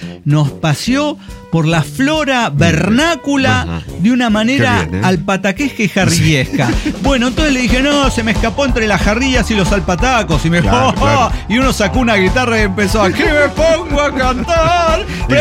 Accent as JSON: {"language": "Spanish", "town": "León", "region": "Guanajuato", "country": "Mexico", "said": "Me identifica como leonés, que soy orgulloso de esa tesis."}